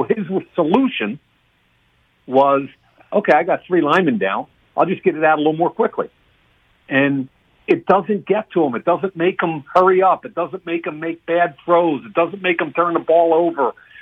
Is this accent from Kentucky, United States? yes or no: no; Philadelphia, Pennsylvania, United States; Well, as you know, I'm from Philly.